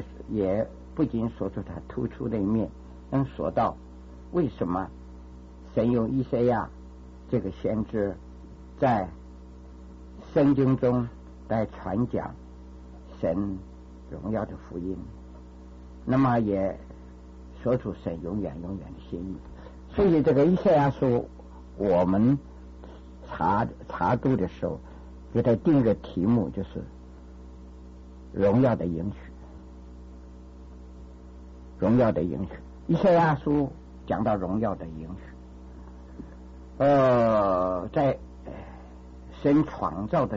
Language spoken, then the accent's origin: Chinese; China; 我们中国人就很少会唱诗歌，在其他的国家是唱歌的民族